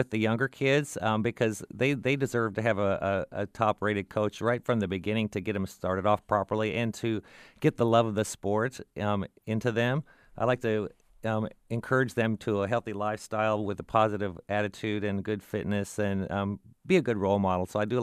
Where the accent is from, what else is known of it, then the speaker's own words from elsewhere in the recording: Des Moines, Iowa, United States; Yeah, I grew up in Des Moines, and I started roller skating at a young age